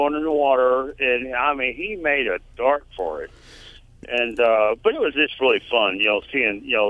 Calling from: Longview, Texas, United States; And actually, I'm calling from Longview, but oh, okay. I had lived on the river, the Sabine River around here.

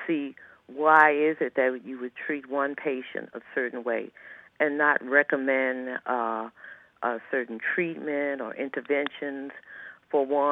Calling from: Georgia, United States; I'm calling from Georgia, and so we haven't had all of the benefits of the Affordable Care Act in terms of expansion of Medicaid.

